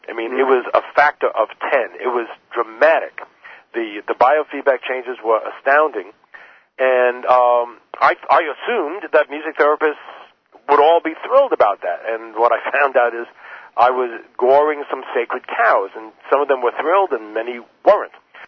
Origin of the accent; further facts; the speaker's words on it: New York, United States; And I say, well, it's both, and I come from New York